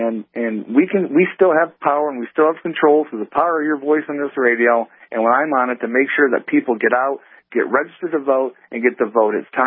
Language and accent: English; Ohio, United States; We got Virginia. Of course, we have my home state of Ohio.